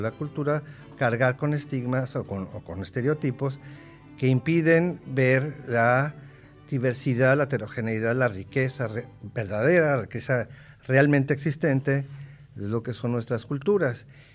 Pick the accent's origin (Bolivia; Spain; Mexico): Mexico; Yo soy un mestizo mexicano, un indomestizo mexicano promedio